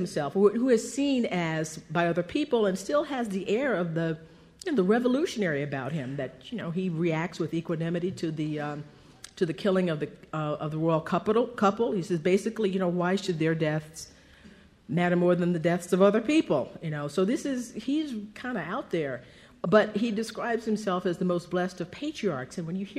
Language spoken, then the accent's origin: English; Texas, United States; I mentioned earlier today that in my home state of Texas, there are people who want to take him out of the history books because he's not